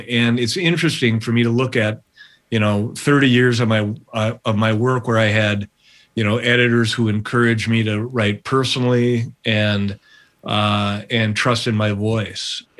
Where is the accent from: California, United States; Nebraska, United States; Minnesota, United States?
Minnesota, United States; Minneapolis; The essays that I've written mostly have been born of my love for growing up in Minneapolis and documenting so much of the music scene and life.